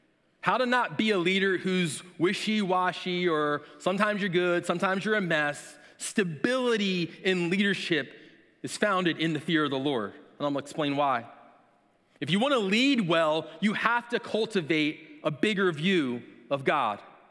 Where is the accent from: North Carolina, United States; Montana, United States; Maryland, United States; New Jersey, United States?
New Jersey, United States; I grew up in New Jersey, and New Jersey's great, but it has lots of clouds, and it has lots of trees